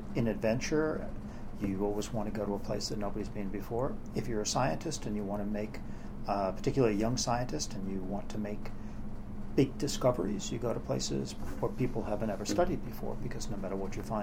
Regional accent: Scotland, United Kingdom; moved away; also born or lived in England / New York City; I grew up originally in Scotland and then in England.

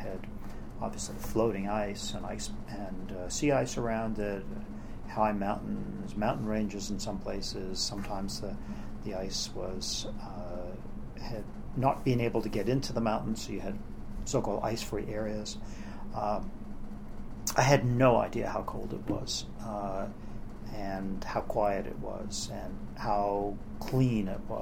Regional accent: Scotland, United Kingdom; moved away; also born or lived in England / New York City; I grew up originally in Scotland and then in England.

